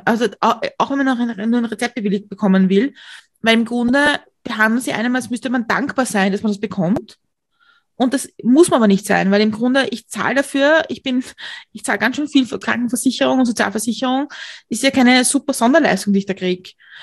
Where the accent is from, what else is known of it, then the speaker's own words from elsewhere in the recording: Austria; ich als Österreicherin